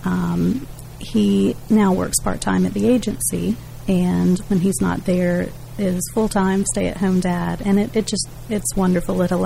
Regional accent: Tifton, Georgia, United States; also born or lived in Marietta; I'm actually from South Georgia, from Tifton, and had lived in Marietta high school years.

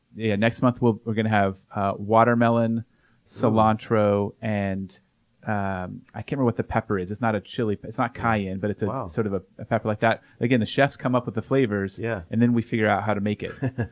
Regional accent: Arkansas, United States; I grew up in Arkansas.

